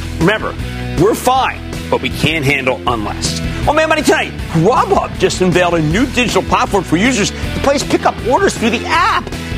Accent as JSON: {"language": "English", "region": "New Jersey", "country": "United States", "tie": "born or raised there", "said": "Let's go to Gianna in my home state of New Jersey."}